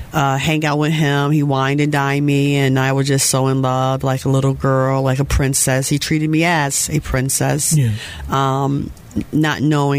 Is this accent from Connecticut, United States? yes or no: yes; Connecticut, United States; Well, I grew up in Connecticut up north, and my father was an alcoholic